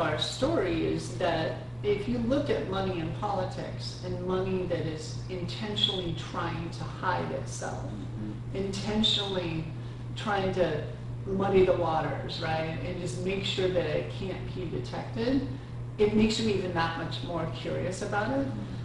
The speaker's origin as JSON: {"language": "English", "region": "Montana", "country": "United States", "tie": "born or raised there", "said": "I grew up in Montana."}